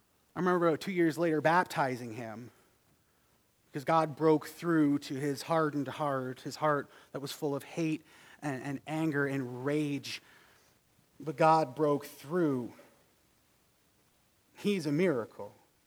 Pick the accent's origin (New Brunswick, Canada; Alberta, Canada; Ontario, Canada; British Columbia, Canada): New Brunswick, Canada; Fredericton; I think of my brother who should have died on the streets of Fredericton, my hometown, after an accident